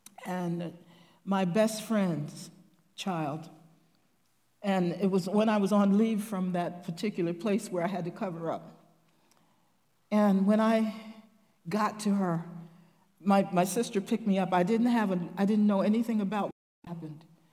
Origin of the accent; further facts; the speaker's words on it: United States; Go any country, any border, cross any border, and I'm American.